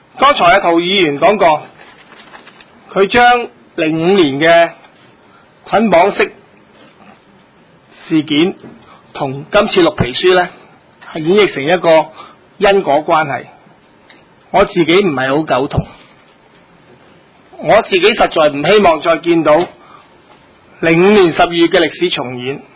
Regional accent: Hong Kong; 信任我们香港人能够当家作主

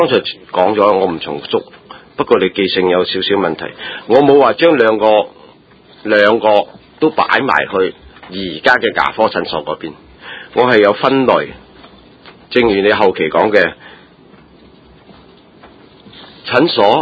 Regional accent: Tuen Mun, New Territories, Hong Kong; 青山醫院我在那裡住過的，我在那裡長大的，

